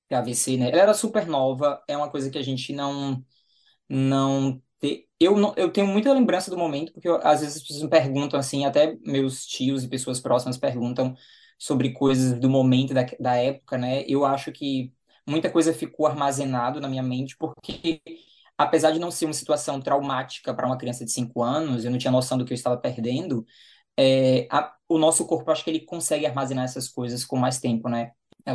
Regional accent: Salvador, Bahia, Brazil; moved away as an adult; also born or lived in Alagoas / Pernambuco; now in New Zealand; Daí eu morei até 4, 5 anos em Pernambuco, na zona da Mata Pernambucana. E aí, a partir disso, eu me mudei para Salvador. E aí eu morei em Salvador dos 5 anos, aproximadamente, até 28, antes de mudar aqui para Nova Zelândia. Então, eu sempre falo que eu sou baiano

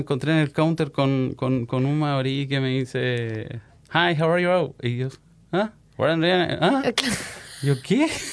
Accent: Chile; Pero lo desgastante que vivir por lo menos en mi país, Chile

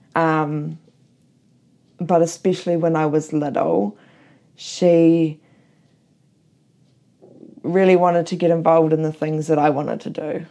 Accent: Auckland, New Zealand; also born or lived in Hamilton; I was born in Auckland. We lived there until I was 14, and me, my mother, and my grandmother, we all moved down to Hamilton.

